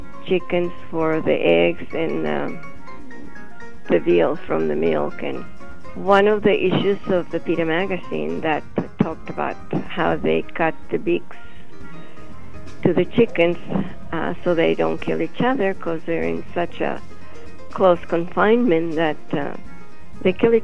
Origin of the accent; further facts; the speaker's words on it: Chihuahua, Mexico; English is a second language; moved away as an adult; now in United States; I was born in Chihuahua, Mexico, in 1933. And I came to the United States in 1953 when I got married for the first time. I was 20 years old. I was raised in Chihuahua, a family of German descent